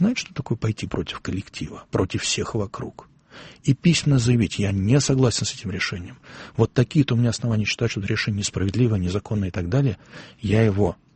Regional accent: Saint Petersburg, Russia; не в мой родной, любимый Петербург.

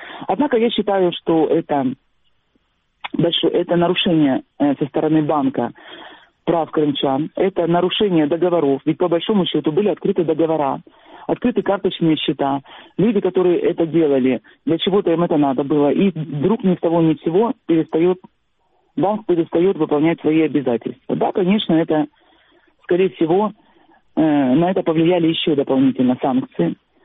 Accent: Crimea, Ukraine; я тоже крымчанка

